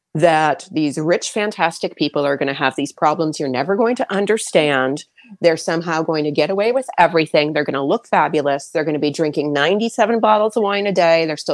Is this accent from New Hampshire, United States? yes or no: yes; New Hampshire, United States; maybe it's because I grew up in New Hampshire and nobody talked about anything.